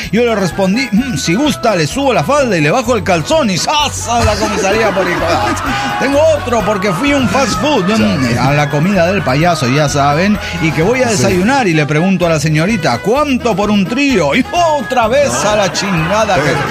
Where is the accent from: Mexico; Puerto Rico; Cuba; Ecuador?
Mexico; Cuernavaca, Morelos; de Cuernavaca, Morelos, México.